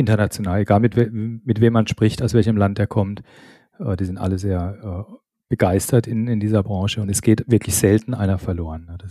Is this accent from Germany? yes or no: yes; Baden-Württemberg, Germany; Nee, ich bin Badener, ich bin ja Badener, kein Schwabe.